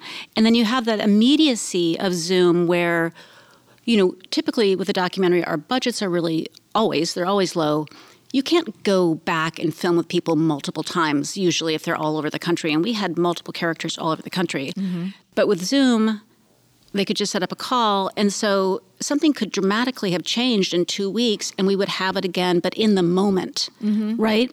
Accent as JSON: {"language": "English", "town": "Minneapolis", "region": "Minnesota", "country": "United States", "tie": "born or raised there", "said": "I grew up outside of Minneapolis, so I'm not unfamiliar with farming"}